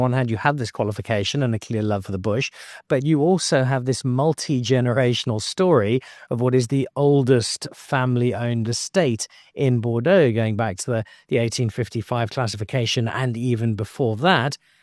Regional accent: Belfast, Northern Ireland, United Kingdom; born there; I was born in Belfast

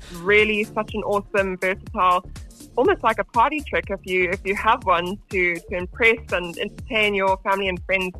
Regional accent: South Africa; because we're realistic. We're also South African. We get it.

